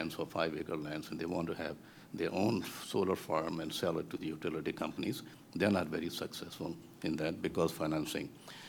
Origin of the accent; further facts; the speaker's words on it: California, United States; I'm from San Francisco Bay Area.